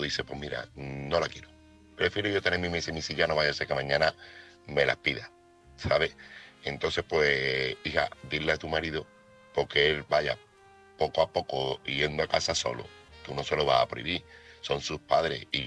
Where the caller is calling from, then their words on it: Seville, Andalusia, Spain; corresponsal de Sevilla